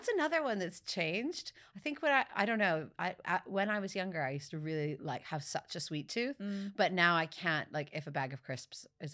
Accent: Canada; Ooh, winter. I'm Canadian.

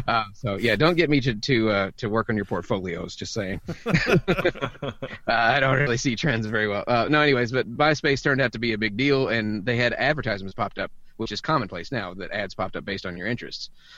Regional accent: Memphis, Tennessee, United States; So I just usually just say I'm from Memphis because it's pretty much a spit's throw from my backyard. And I grew up there and was born there.

